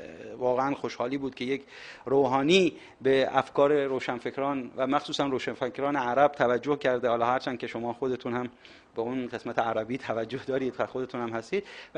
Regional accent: Khorramshahr, Khuzestan, Iran; اهل خرمشهر هستم

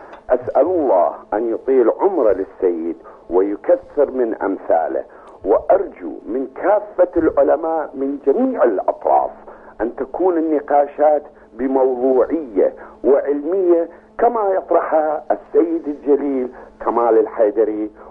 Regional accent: Iraq; now in United Kingdom; أنا شخص عراقي ومسلم وشيعي.

